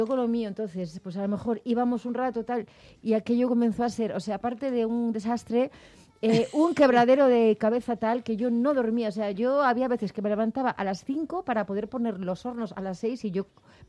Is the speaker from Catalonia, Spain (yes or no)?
no; Gijón, Asturias, Spain; Oye, que yo soy de Gijón.